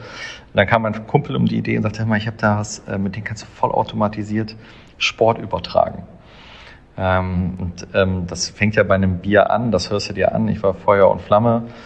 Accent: Düsseldorf, North Rhine-Westphalia, Germany; Ich bin Düsseldorfer

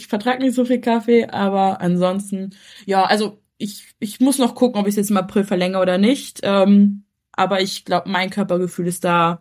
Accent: Münster, North Rhine-Westphalia, Germany; ich komme aus Münster, bin 26 Jahre alt

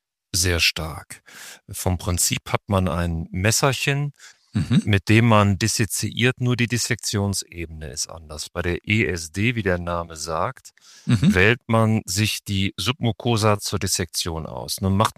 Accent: Düsseldorf, North Rhine-Westphalia, Germany; now in Hamburg, Germany; Aus Düsseldorf. Ja. Und habe aber ganz früh hier die Stadt Hamburg lieben gelernt.

